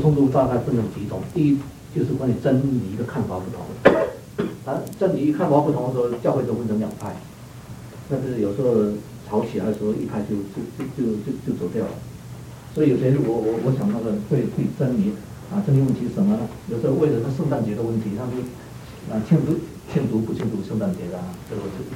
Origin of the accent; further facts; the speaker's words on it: Hong Kong; now in Los Angeles, United States; 就是因为在以往几十年中间，我本来是从香港来的